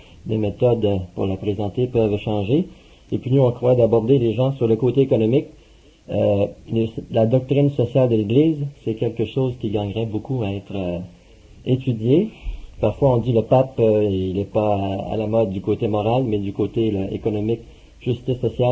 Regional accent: Canada; accent: Canadian; Par l'accent, vous allez voir que je suis canadien, de toute façon.

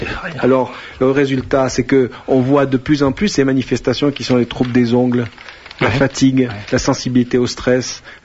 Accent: Algiers, Algiers Province, Algeria; moi, quand j'étais petit à Alger, j'ai jamais vu des emplacements pour infirmes

